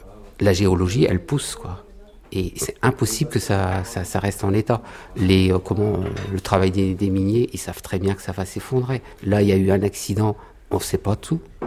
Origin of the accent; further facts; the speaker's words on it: Hauts-de-France, France; je suis picard.